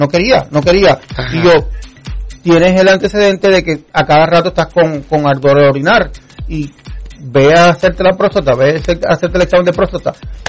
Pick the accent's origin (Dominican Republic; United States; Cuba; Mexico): Cuba; yo vengo de un sistema, yo soy cubano, ¿ok? Y en Cuba la salud es gratis.